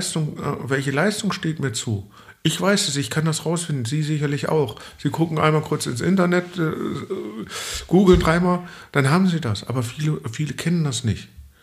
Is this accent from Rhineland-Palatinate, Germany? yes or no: no; Gelsenkirchen, North Rhine-Westphalia, Germany; also born or lived in Ilmenau; now in Solingen, Germany; Also ich stamme ursprünglich aus Gelsenkirchen, bin dann nach Ilmenau zum Studieren gegangen.